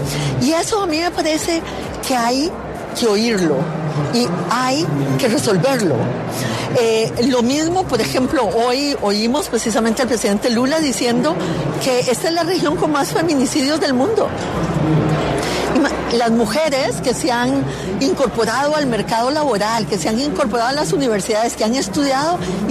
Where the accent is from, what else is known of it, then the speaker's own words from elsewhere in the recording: Costa Rica; Yo soy de Costa Rica, tengo la democracia en mis venas